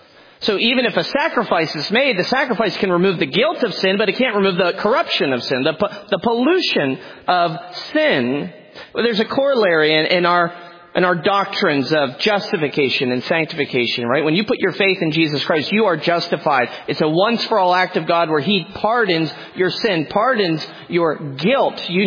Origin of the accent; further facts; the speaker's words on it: Pennsylvania, United States; moved away as an adult; now in Kalamazoo, United States; I am a proud PA resident, born and bred. The Lord had other plans, though, so we're in Michigan now